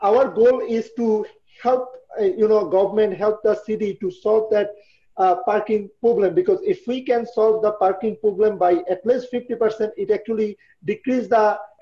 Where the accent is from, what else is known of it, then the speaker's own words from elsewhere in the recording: Bangladesh; English is a second language; I'm from Bangladesh, so you know I really want to solve the problem in Bangladesh.